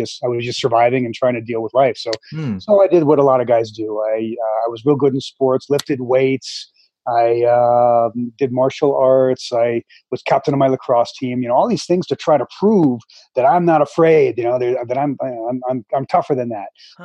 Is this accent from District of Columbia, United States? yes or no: no; Connecticut, United States; I grew up in Connecticut, small town in Connecticut